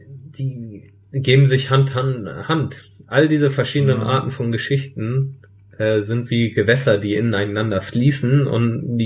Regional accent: Germany; ich bin kulturell geprägt. Ich bin Deutscher.

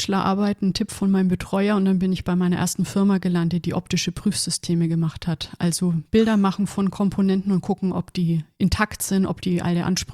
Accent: Bavaria, Germany; now in Erlangen, Germany; 35, aus der Region Erlangen, mal aufgewachsen bei Augsburg

